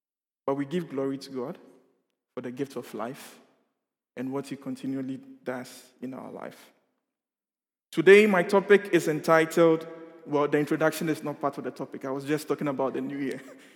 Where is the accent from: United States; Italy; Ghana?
Ghana; now in Netherlands; I am a Ghanaian, born and bred in Ghana. And I happen to be in the Netherlands at this particular point in time.